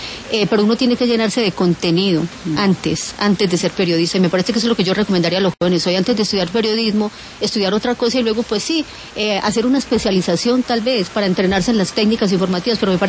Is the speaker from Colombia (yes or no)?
yes; Antioquia, Colombia; Yo soy antioqueña